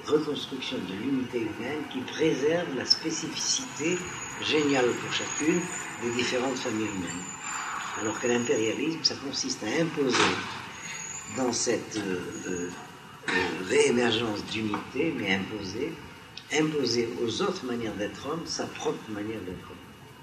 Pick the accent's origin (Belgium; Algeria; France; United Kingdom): Algeria; je me souviens de cette expérience en tant que petit Algérien de l'Ouïe, parce que, en tant que juif